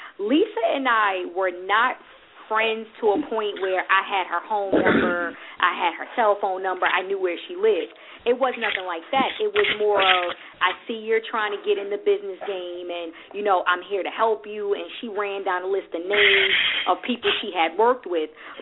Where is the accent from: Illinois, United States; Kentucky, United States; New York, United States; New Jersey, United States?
New Jersey, United States; Elizabeth; I'm like, oh, I'm from Elizabeth.